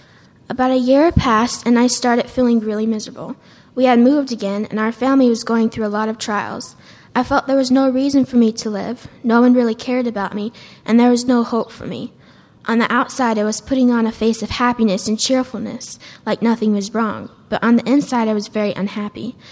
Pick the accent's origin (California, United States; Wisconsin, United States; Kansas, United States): Kansas, United States; born there; I was born in Kansas and raised in a Christian home.